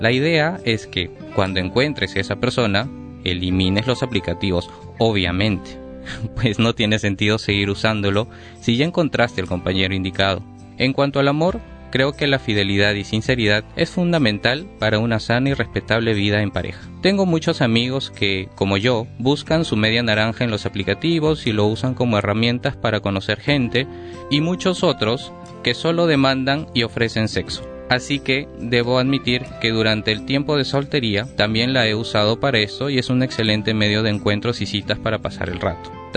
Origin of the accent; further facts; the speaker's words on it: Peru; soy peruano y soy gay